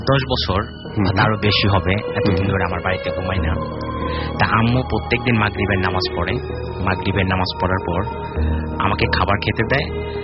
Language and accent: Bangla; Chandnath, Rajshahi Division, Bangladesh; আমার গ্রামের বাড়ি সিরাজগঞ্জ জেলা বেলকুচি থানা চন্দনাথ গ্রাম।